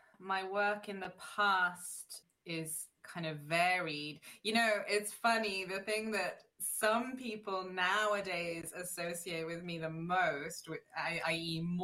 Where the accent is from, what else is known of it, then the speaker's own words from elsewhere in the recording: France; now in Philadelphia, United States; I've sort of got British and German dual, you know, nationality, but I grew up in France. I'm very sort of placeless in my background, and I'm trying to make Philly home in a meaningful way.